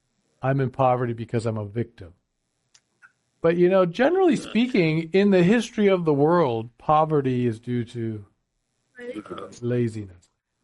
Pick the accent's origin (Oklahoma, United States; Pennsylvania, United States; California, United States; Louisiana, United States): Pennsylvania, United States; Lancaster; I grew up in Amish country, and the Amish in Lancaster, Pennsylvania are very, very diligent people.